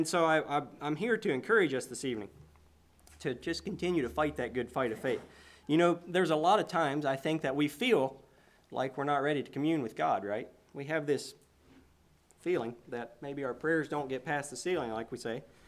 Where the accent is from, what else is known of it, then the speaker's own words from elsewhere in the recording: Boonville, Missouri, United States; Let me say that we're from Boonville, Missouri. That's where we come from. I forgot to say where we come from, and so that's where we're from.